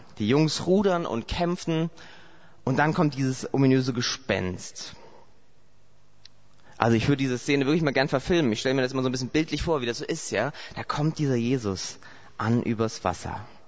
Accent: Saarland, Germany; Also bei uns zu Hause, ich komme aus dem Saar-Pfalz-Kreis, so Saarland.

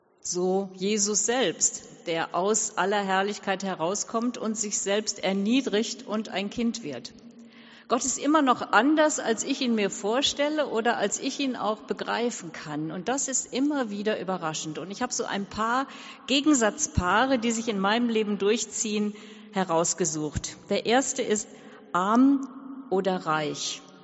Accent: Duisburg, North Rhine-Westphalia, Germany; born there; Ich bin in Duisburg geboren, am schönen Rhein, in einem armen Stadtteil im Jahr 1956, also 11 Jahre nach Kriegsende.

